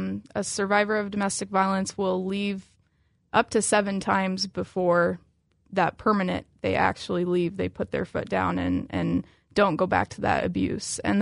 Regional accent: Knoxville, Tennessee, United States; I grew up in Knoxville, lived in Knoxville my whole life.

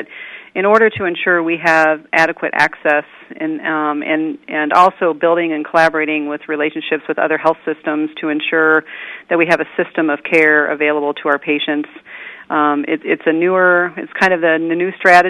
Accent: Cambridge, Illinois, United States; I live in Cambridge, there in the northern part of Henry County, and I actually attended school and all of my years there at Cambridge, and so it's my hometo

